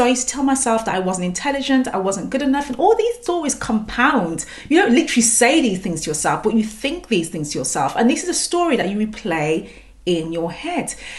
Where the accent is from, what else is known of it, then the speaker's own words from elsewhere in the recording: Birmingham, West Midlands, United Kingdom; I'm from Birmingham, I'm from the north, not from the city. I'm from like a little village on the outskirts of North Birmingham.